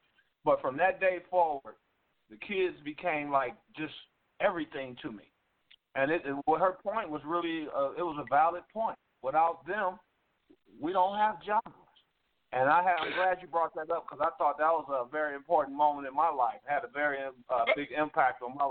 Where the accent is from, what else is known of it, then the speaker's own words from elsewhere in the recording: Detroit, Michigan, United States; Ricky, I'm a guy, I grew up in Detroit. I grew up a little different.